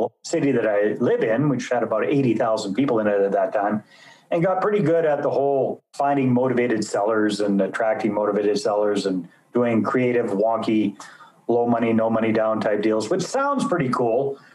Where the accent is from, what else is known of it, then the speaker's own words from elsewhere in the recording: British Columbia, Canada; so I am a British Columbia boy, Canadian, as you'll probably pick up from the accent after a little while if I say out and about a few times.